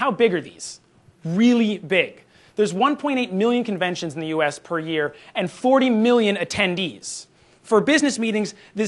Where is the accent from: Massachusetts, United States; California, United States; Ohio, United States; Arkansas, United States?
Massachusetts, United States; Boston; And we're from Boston, so where better to look for a healthy ecosystem of Windows 8 than right across the river to Microsoft in Cambridge?